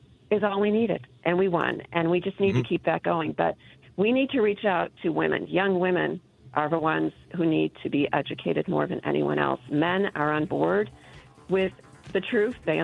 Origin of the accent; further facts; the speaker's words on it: Chicago, Illinois, United States; I'm originally from Chicago, so I understand exactly what you're saying.